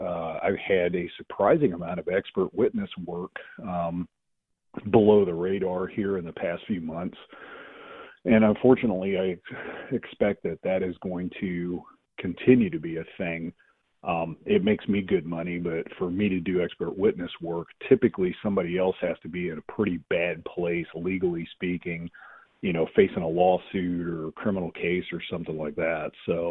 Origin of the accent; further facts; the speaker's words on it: Kansas, United States; So he gave me the … because I was from Kansas and there's the Old West thing